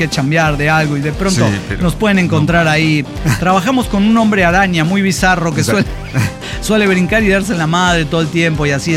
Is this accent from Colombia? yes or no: no; Guadalajara, Jalisco, Mexico; yo soy de Guadalajara, estas cosas no pasan